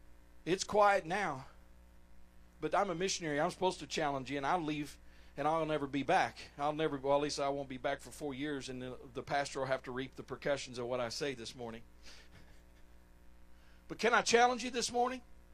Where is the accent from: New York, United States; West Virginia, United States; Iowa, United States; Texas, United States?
Texas, United States; Dallas; I was born in Dallas, okay, y'all? I'm a Texan. That's the reason why I use y'all all the time, right?